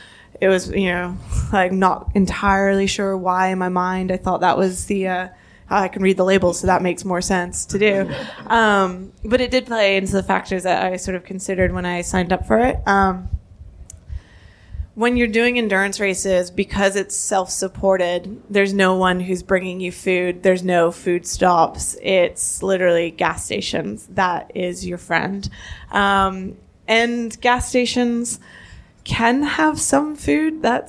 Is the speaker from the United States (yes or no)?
no; Canada; I'm Canadian, not American, just clarify that now.